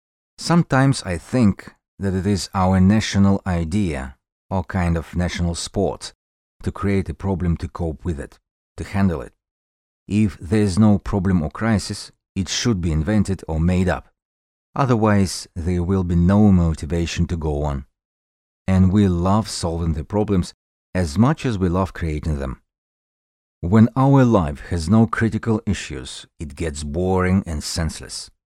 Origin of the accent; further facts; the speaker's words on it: Russia; English is a second language; please, don't be angry with my accent. I know it's hard to understand me, but I really, really try. The topic for today is Russia a special country? My answer is ambivalent. Yes and no. Yes, it is special, as my country